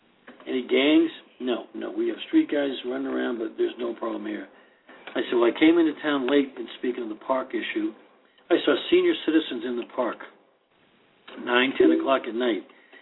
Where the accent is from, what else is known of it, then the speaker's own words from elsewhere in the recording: California, United States; See, I'm from California, and that just blew me out the door.